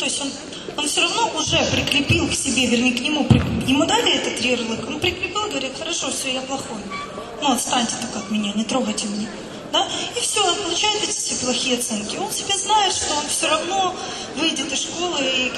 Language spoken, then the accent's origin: Russian; Kyiv, Ukraine; moved away; И я говорила, ой, у них такая легкотня, да я приехала из Киева, я вот так вот все сделаю.